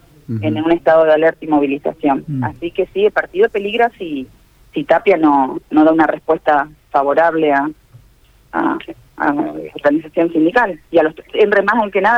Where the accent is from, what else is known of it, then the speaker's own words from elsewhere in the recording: Santa Fe, Argentina; nosotros como santafesinos, uno de nuestros clubes es el que está en esta situación